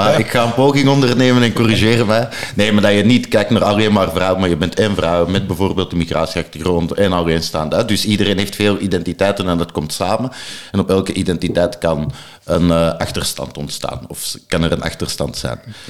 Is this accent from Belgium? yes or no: yes; Belgium; Ik spreek geen woord Duits, al kom ik uit België en we hebben 3 officiële randstalen.